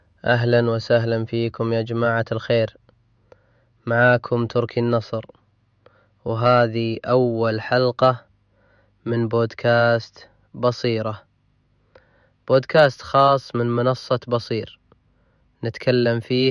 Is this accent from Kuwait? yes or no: no; Saudi Arabia; وين نشوف الذكاء الاصطناعي في حياتنا اليومية كسعوديين؟